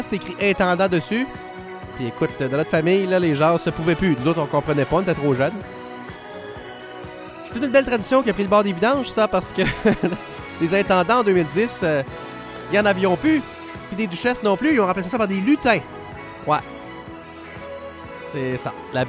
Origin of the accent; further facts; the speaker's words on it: Quebec City, Quebec, Canada; Parce que moi, j'ai grandi à Québec.